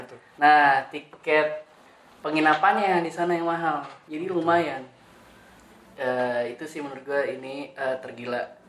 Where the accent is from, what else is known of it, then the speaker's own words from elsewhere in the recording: Jakarta, Indonesia; Asli Jakarta. Jadi gue besar di Jakarta.